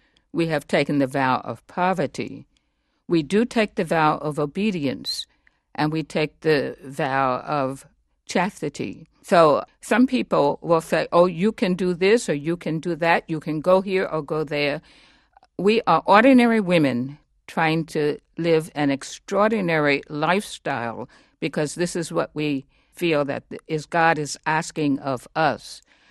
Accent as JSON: {"language": "English", "town": "Washington", "region": "District of Columbia", "country": "United States", "said": "I am from Washington, D.C., and my father died."}